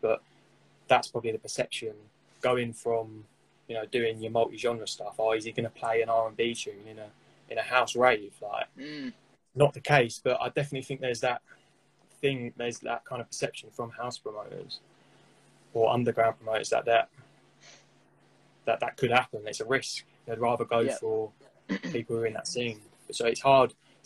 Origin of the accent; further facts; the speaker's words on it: Chelmsford, East of England, United Kingdom; In Chelmsford, my hometown